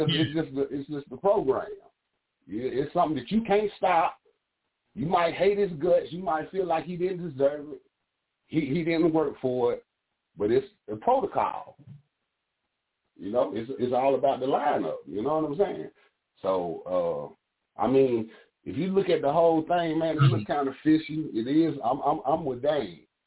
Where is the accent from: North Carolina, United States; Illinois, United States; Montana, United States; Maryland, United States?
North Carolina, United States; Charlotte; Nah, I'm from Charlotte, my brother.